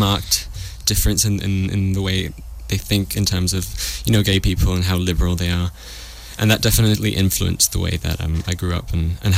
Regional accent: Peru; moved away as an adult; also born or lived in London, United Kingdom; now in Vancouver, Canada; well, I was born in London, in England, and when I was little, I moved to Peru. And I've been living there until September of the past year, when I went to Canada to study in Vancouver.

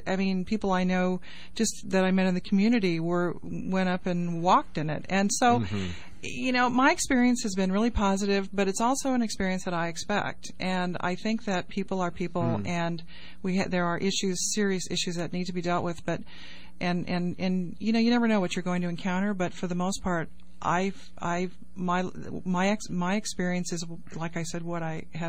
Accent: Ukiah, California, United States; I grew up in a small town. I grew up in Ukiah.

